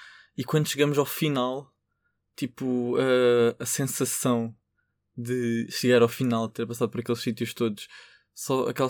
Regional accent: Lisbon, Portugal; ir de Lisboa, pronto, que eu sou de Lisboa

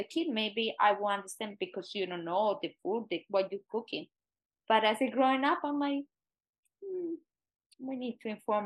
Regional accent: Colombia; To me, I grew up in Colombia. I was exposed to a lot of animals.

